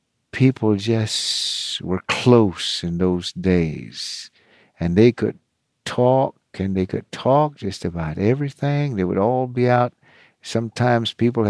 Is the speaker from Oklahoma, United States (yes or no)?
yes; Hobart, Oklahoma, United States; my parents were quite old, and they just talk Kiowa all the time around the house. But I grew up in Hobart, Oklahoma.